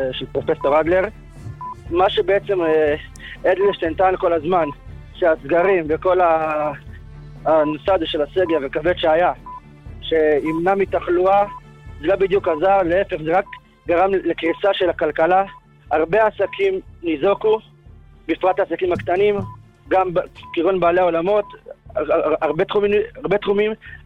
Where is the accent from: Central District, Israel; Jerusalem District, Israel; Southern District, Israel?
Jerusalem District, Israel; Jerusalem; מירושלים, של עבד השלום אלעד.